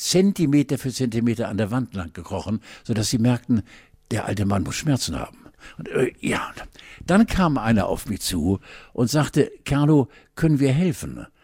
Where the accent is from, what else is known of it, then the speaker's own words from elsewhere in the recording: Schleswig-Holstein, Germany; als Schleswig-Holsteiner in Hamburg.